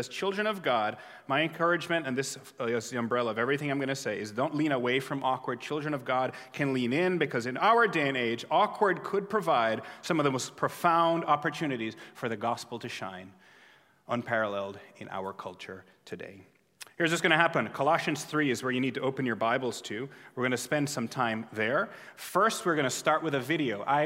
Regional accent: Jamaica; I grew up in Jamaica. I spent most of my childhood there. Jamaica the island, not Jamaica Queens.

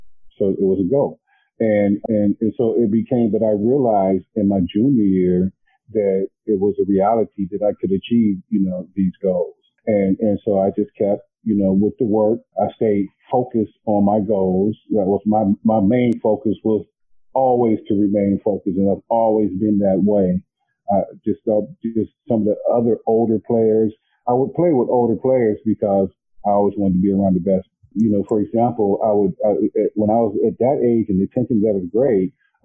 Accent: California, United States; the courses that I took as a freshman growing up in California, then coming to Dayton, and everything was just so different.

